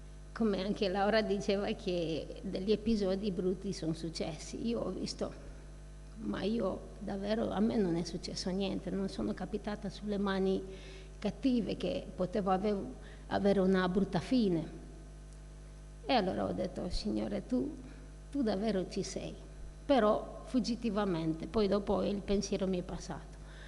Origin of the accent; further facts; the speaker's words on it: Romania; per chi non mi conosce, vengo dalla Romania e provengo da una famiglia di credenti.